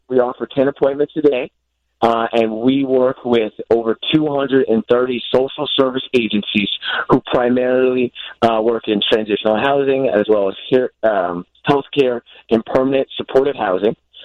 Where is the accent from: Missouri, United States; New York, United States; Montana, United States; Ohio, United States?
Missouri, United States; St. Louis; I'm not specifically from the Chicago area. I'm from St. Louis, so still the Midwest.